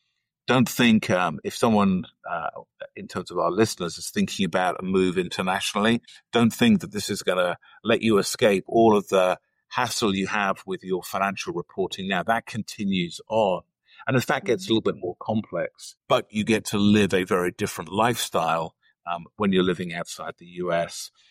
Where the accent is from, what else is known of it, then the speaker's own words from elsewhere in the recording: United Kingdom; I'm originally British, although I've spent a lot of time in the US and a lot of time in Asia and Europe working.